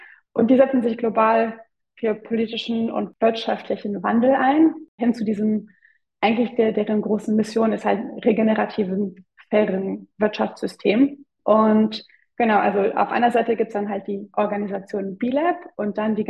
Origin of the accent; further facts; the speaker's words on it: Luxembourg; born there; Ich bin geborene Luxemburgerin, aber große Weltbummlerin